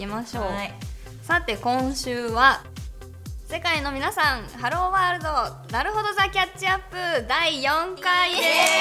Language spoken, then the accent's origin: Japanese; Melbourne, Victoria, Australia; Japanese is a second language; now in Brisbane, Australia; メルボルンの出身ですけど、うんうん、今ブリスベンに住んでいます、